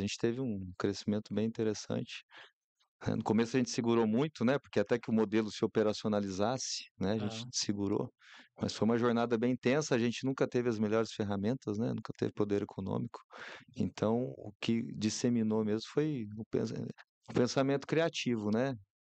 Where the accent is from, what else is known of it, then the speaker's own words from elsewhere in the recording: Itajubá, Minas Gerais, Brazil; Eu sou de Itajubá, né? Sou mineiro.